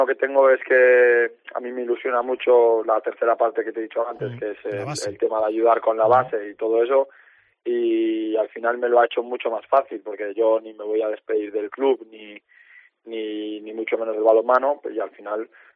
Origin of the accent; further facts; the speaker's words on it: Santander, Cantabria, Spain; he notado mucho el cariño de la gente de mi tierra, de Santander